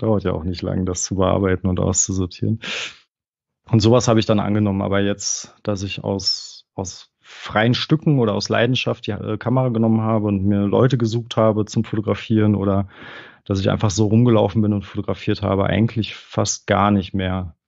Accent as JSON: {"language": "German", "town": "Detmold", "region": "North Rhine-Westphalia", "country": "Germany", "lives_now": "Bochum, Germany", "said": "Aus Detmold."}